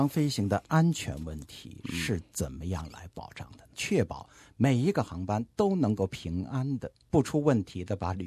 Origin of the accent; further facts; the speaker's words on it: Beijing, China; 给我的感觉好像就是来自我的家乡北京